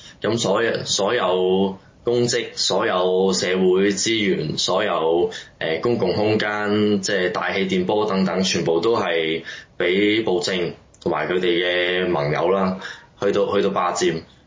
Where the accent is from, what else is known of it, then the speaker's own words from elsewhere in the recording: Hong Kong; 佢永遠都係我哋自己香港人嘅身份係會睇唔起呢個政權